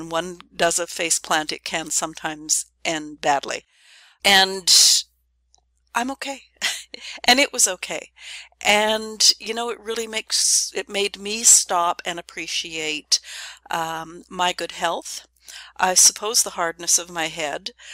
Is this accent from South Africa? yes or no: no; Canada; I'm a Canadian